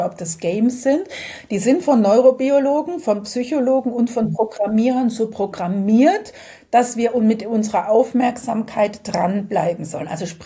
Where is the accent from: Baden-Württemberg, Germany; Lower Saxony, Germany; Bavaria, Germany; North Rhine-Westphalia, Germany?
Bavaria, Germany; Ich komme aus der Nähe von München, wo ich mit der Family wohne.